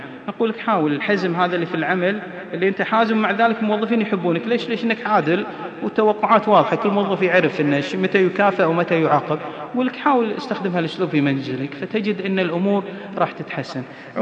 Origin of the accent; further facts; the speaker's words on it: Kuwait; إحنا مثلاً الآن الأسرة عندنا في الكويت